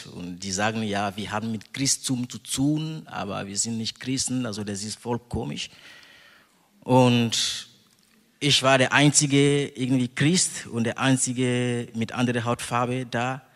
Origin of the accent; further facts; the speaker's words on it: Togo; German is a second language; In Togo, in meiner Heimat, da sind so viele Sachen, die ich nicht mochte.